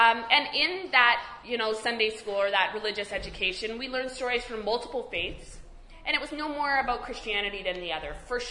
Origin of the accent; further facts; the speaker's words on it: Halifax, Nova Scotia, Canada; So I was raised in the Unitarian Universalist Church in Halifax.